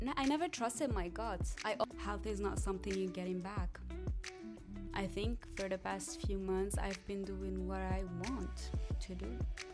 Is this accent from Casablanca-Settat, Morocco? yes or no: yes; Casablanca, Casablanca-Settat, Morocco; I'm 32. I'm from Morocco, Casablanca, to be precise.